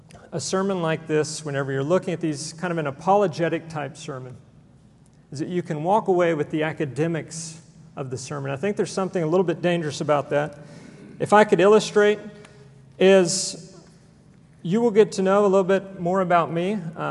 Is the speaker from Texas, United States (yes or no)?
yes; Conroe, Texas, United States; I grew up in Conroe, Texas, which is north of Houston.